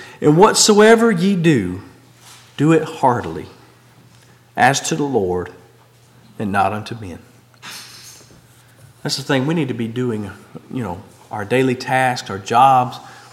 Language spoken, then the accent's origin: English; Southern United States, United States; accent: Southern; some people from up north, as soon as I open my mouth, they identify me as a Southerner.